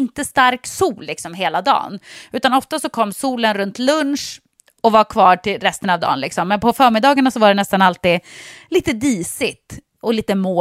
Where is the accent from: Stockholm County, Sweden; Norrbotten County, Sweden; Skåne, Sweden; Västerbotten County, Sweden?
Norrbotten County, Sweden; Jokkmokk; born there; Ja, men jag är född i Jokkmokk, men det var egentligen meningen att jag skulle bli född i Kalifornien.